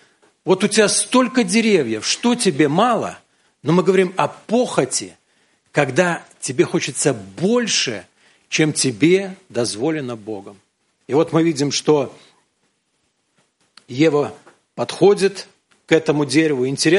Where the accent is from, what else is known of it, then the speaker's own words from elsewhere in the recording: Belarus; И когда мы, белорусы, говорим «сад», ну что у нас в саду в белорусском растет?